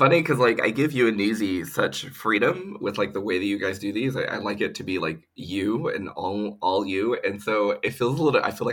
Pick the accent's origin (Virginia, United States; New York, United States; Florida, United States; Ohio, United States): Ohio, United States; I'm originally from Ohio, and in Ohio it's very much like Britain but worse.